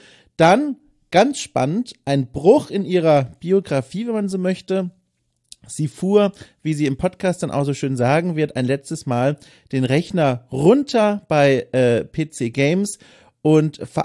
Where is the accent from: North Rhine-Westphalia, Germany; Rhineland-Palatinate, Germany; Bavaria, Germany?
Bavaria, Germany; Das heißt, du bist aus Mittelfranken und ich bin aus Unterfranken.